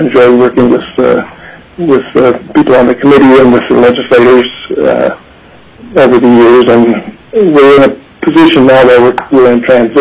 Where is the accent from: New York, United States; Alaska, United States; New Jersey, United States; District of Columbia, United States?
Alaska, United States; Fairbanks; I was born and raised in Fairbanks.